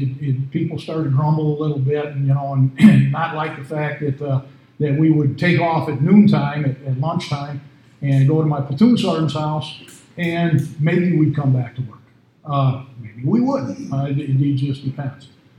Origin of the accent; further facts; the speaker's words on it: Wisconsin, United States; I grew up in Wisconsin, in southern Wisconsin, and I really didn't think that my drinking was abnormal